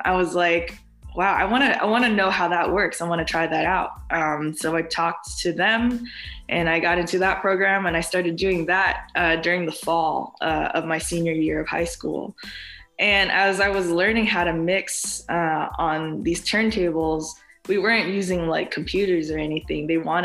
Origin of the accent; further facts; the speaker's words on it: San Francisco, California, United States; I've been DJing for about 6-7 years now, and I'm from San Francisco.